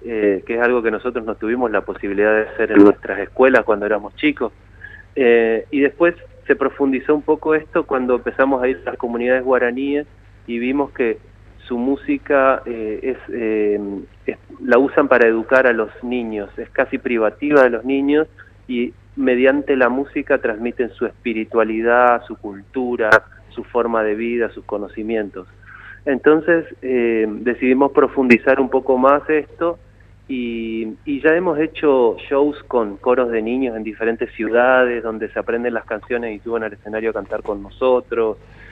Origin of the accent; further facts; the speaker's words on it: Resistencia, Chaco, Argentina; born there; yo nací en Resistencia Chaco, pero bueno, ella se crió de muy chica en Resistencia también, así que somos casi del mismo lugar, de la misma región.